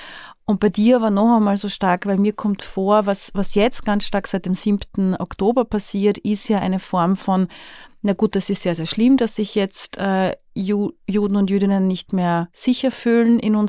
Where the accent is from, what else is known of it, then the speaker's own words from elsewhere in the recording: Vienna, Austria; accent: Viennese; ich rede wienerisch und ja, ich kenne eigentlich jetzt kein anderes Land so gut, wie ich Österreich kenne und ich bin Österreicherin.